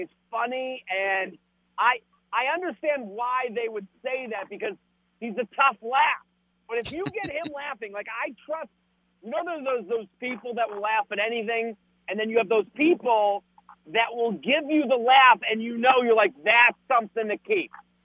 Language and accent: English; Boston, Massachusetts, United States; I'm from Boston. EEI is in my childhood.